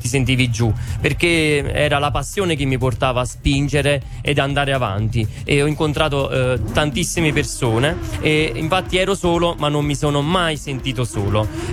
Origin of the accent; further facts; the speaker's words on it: Grottaminarda, Campania, Italy; in quanto sono da Grotta Minarda, sono arrivato fino a Santiago de Compostela